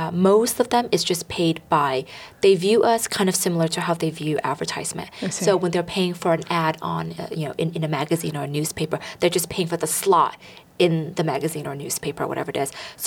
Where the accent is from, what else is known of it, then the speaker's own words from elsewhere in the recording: California, United States; Growing up in the Bay Area, you know, it was always cold.